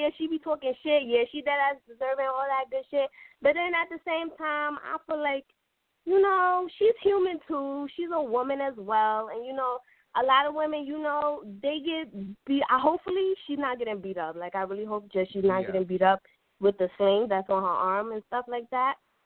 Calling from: Far Rockaway, New York, United States; I'm from Far Rockaway, New York.

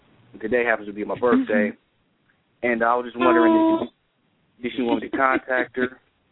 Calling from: Detroit, Michigan, United States; I'm calling from Michigan, Detroit.

